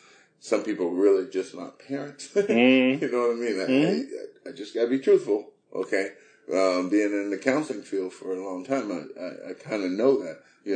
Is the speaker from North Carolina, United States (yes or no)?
no; Los Angeles, California, United States; Now, I grew up in South Central L.A. My school was, I went to a black high school.